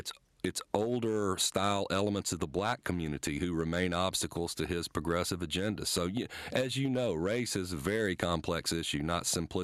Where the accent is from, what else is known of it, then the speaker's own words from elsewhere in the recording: Natchez, Mississippi, United States; I returned to a story in my hometown, Natchez, Mississippi